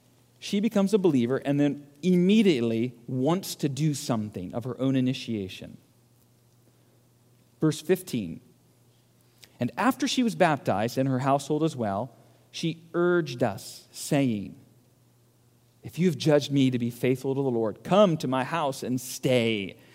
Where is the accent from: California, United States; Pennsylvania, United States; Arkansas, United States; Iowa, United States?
California, United States; I grew up in California.